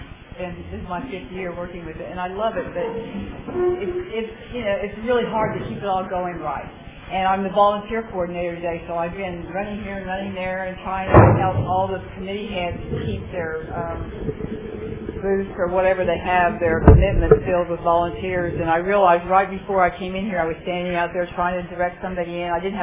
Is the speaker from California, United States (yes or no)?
no; Oklahoma, United States; I grew up in Oklahoma, and I married when I was 18.